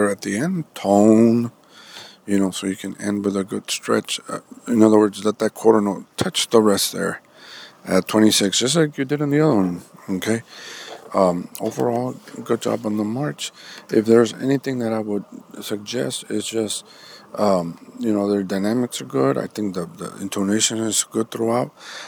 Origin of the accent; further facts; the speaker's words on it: Rio Grande City, Texas, United States; I am from Rio Grande City.